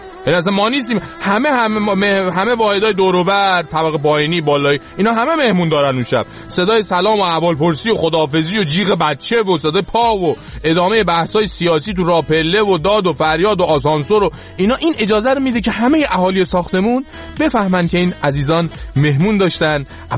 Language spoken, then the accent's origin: Persian; Iran; ما ایرانیم آقا